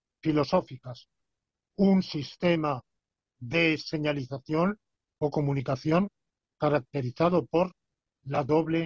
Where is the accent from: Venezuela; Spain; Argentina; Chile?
Spain; yo como española, yo confieso que entiendo mal lo